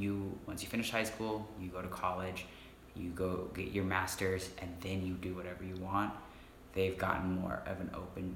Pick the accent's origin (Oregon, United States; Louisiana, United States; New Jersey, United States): Oregon, United States; Portland; also born or lived in China; I'm 24. I was adopted, so I was brought in from China, became a citizen in 95, lived in Portland, Oregon.